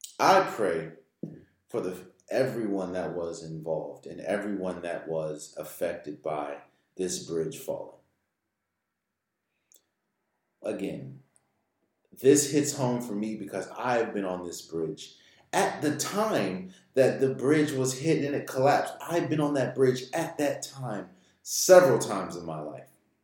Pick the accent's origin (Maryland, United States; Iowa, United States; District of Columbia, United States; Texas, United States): Maryland, United States; As somebody from Maryland, I'm not from the Baltimore area, but I've been in the Baltimore area several times in my life, and I've been on that bridge countless times.